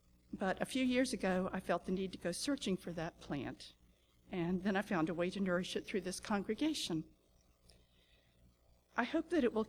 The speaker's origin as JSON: {"language": "English", "region": "Florida", "country": "United States", "tie": "born or raised there", "said": "And growing up in Florida, we have spectacular hibiscus, spectacular sunsets, and some spectacular rain."}